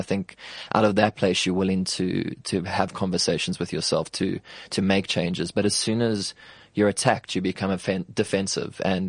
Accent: England, United Kingdom; I mean, as an English person, it touched me as a kid when I heard the story

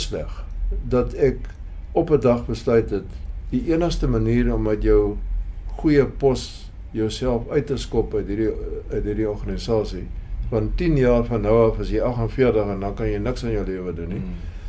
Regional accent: Paarl, Western Cape, South Africa; Ek het hier in die Parel groot geword.

